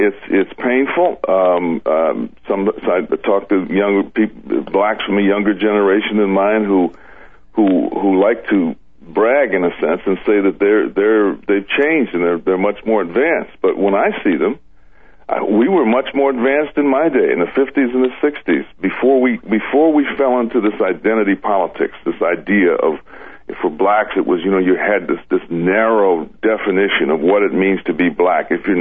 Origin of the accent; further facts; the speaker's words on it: Chicago, Illinois, United States; And I grew up in Chicago in the era that you're talking about.